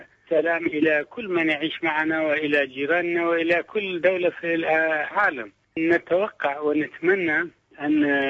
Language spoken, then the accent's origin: Arabic; Kurdistan Region, Iraq; نحن عراقيين نعيش داخل إقليم فيدرالي